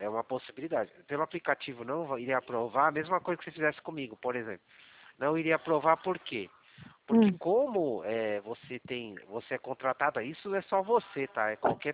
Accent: Atibaia, São Paulo, Brazil

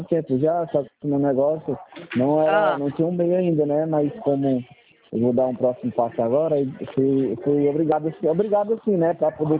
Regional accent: Fortaleza, Ceará, Brazil; Eu estou aqui de Fortaleza aqui.

